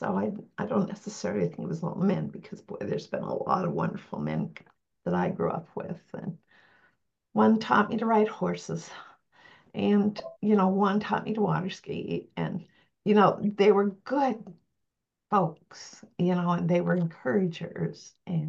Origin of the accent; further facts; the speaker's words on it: Pickford, Michigan, United States; because I grew up in Pickford, a farming community, and we came in from outside when I was 4 and a half, 5